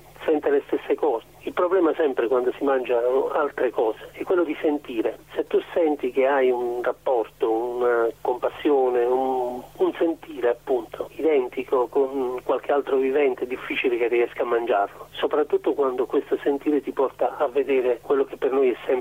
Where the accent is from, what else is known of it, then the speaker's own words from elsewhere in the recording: Bari, Apulia, Italy; born there; Io fin da piccolo sono nato a Bari, una città di mare